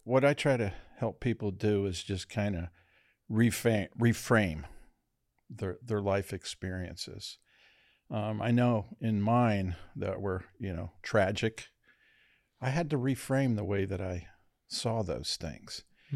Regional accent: Monroeville, Pennsylvania, United States; I grew up in Monroeville here. I was a Gateway Gator. Graduated in 1970.

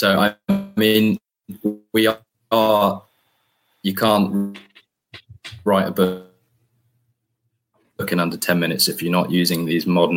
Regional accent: Hildenborough, South East England, United Kingdom; accent: English; now in California, United States; I'm from the UK, as you could probably tell by my posh English accent. I'm from a little town called Hildenborough, just below London. So I'm currently calling from California

